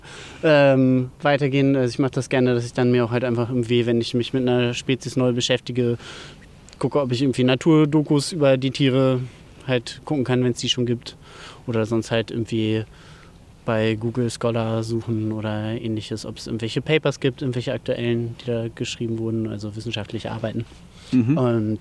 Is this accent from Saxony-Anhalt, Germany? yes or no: no; Dedensen, Lower Saxony, Germany; Und zwar bin ich ja hier in Döteberg aufgewachsen